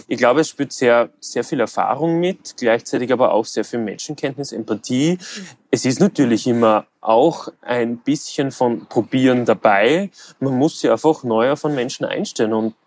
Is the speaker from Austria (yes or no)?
yes; Styria, Austria; born there; accent: Styrian; bin 26, bin gebürtiger Steirer, wie man wahrscheinlich eh hören wird.